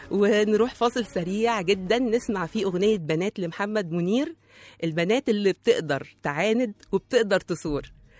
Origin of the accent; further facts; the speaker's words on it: Egypt; قلت لها أنا بنت مصرية